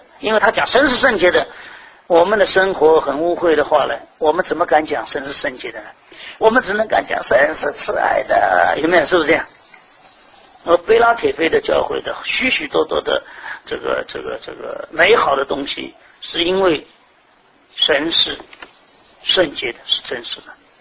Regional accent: China; 英文这个 true 我们中国人很难翻的

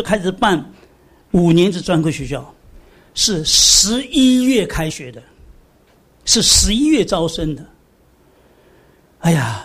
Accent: Shanghai, China; born there; 从生下来到十三岁，我是没有见过我父母的。我生在上海

